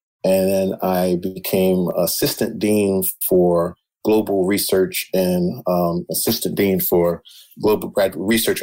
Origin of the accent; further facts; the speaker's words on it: Baltimore, Maryland, United States; So, I was born in Baltimore, born and reared in Baltimore from what we would call very simple folks.